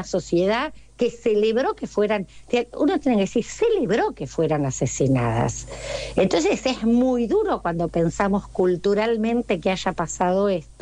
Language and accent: Spanish; La Plata, Buenos Aires Province, Argentina; yo soy platense además, ¿no?